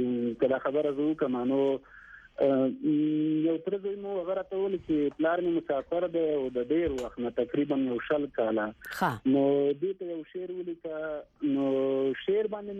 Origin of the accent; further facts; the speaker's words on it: Paktia, Afghanistan; نه زه د پکتیا یم پکتیا ولایت په ستکرم ولسوالۍ یم ستکرم ولسوالۍ کې د تاخیل کې